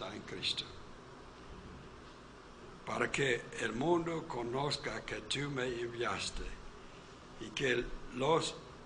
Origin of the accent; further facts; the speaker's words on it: Yucatán, Mexico; moved away; Yo vine acá hace 53 años, ¿verdad? Pero yo soy yucatejano